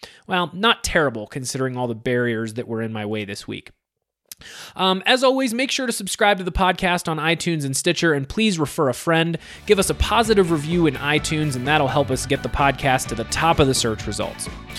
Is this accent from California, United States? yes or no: no; Akron, Ohio, United States; I grew up in Akron, Ohio, so I'm a Cleveland Browns fan.